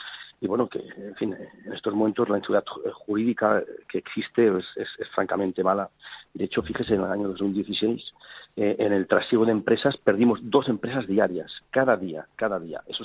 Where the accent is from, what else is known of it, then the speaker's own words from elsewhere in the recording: Catalonia, Spain; En estos momentos, como catalanes, lamentamos